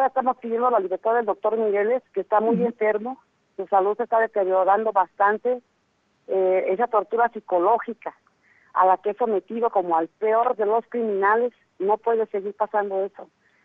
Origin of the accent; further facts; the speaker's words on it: Mexico; now in United States; nosotros venimos como mexicanos que estamos viviendo en un exilio obligado en Estados Unidos